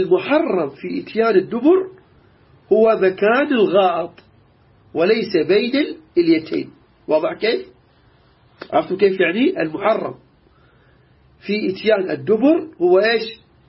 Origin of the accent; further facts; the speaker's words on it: Iraq; عندنا بالعراق